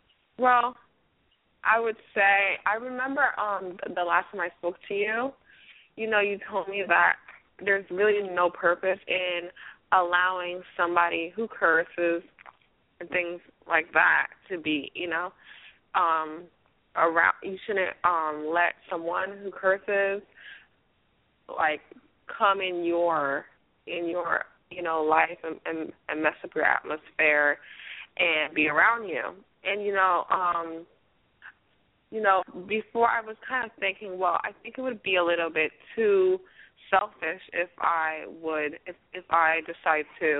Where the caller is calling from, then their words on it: Florida, United States; I'm calling from South Florida.